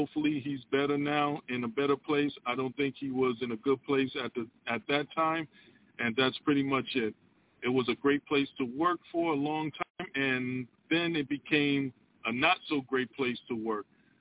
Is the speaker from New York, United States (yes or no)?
yes; Harlem, New York, United States; I live by a certain code of ethics. I'm from Harlem. You know how we do.